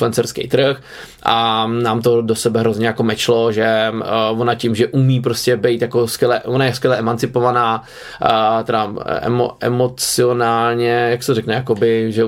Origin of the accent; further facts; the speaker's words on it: Prague, Czechia; jsme oba dva z Prahy, což je důležitá věc, to je důležitá věc.